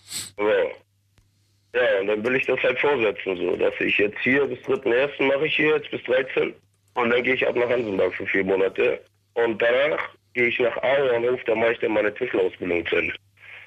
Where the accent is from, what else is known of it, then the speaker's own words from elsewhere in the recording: Hamburg, Germany; So, und wir als deutsche Mitbürger, als Hamburger Jungs, sag ich mal, wir gehen da rein